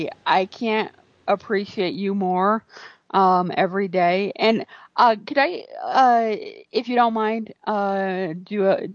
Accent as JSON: {"language": "English", "town": "New Haven", "region": "Connecticut", "country": "United States", "tie": "born or raised there", "said": "when I go home back to Connecticut, my birthplace, I was born in New Haven, Connecticut."}